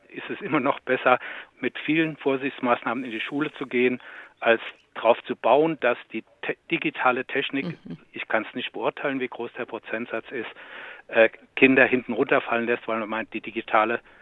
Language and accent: German; Hesse, Germany; ich komme ja aus Hessen